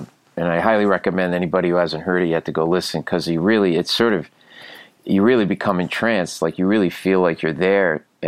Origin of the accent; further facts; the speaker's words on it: Providence, Rhode Island, United States; my hometown of Providence, Rhode Island, which is a lot of crime and mafia people.